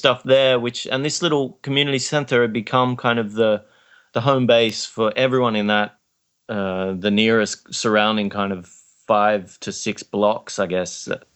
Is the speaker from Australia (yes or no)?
yes; Australia; I'm from Australia.